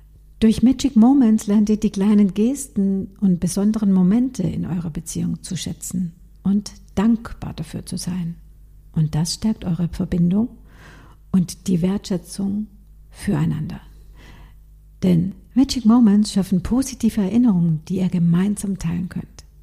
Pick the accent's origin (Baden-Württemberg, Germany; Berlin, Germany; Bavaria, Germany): Baden-Württemberg, Germany; Bei uns in Baden-Württemberg heißt Schäumle.